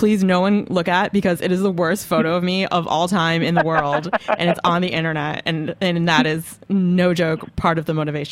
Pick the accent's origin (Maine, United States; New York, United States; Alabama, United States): New York, United States; Brooklyn; hey, I'm from Brooklyn, and, like, I'm in food media.